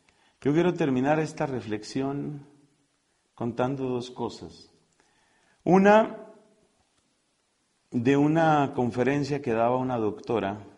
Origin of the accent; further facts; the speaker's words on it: Colombia; now in Spain; Colombia no está tan secularizada como España. El temperamento en promedio en mi país es menos fuerte. Aquí yo digo que España vive como con esta letra, ¿no?